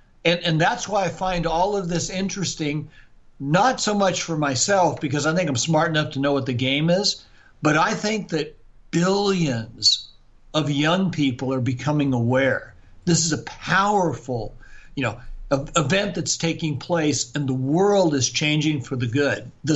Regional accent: California, United States; I grew up in Northern California, so maybe you missed that action, but.

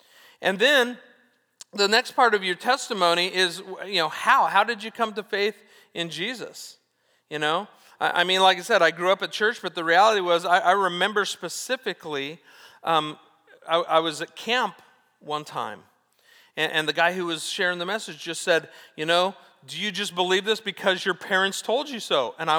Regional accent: Orange County, California, United States; also born or lived in Newbury Park; I moved from Orange County out to Newberry Park in between my freshman and sophomore year of high school.

